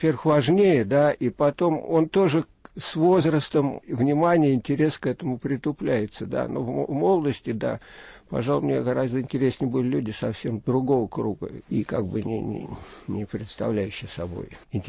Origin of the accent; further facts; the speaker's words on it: Moscow, Russia; born there; Родился в Москве.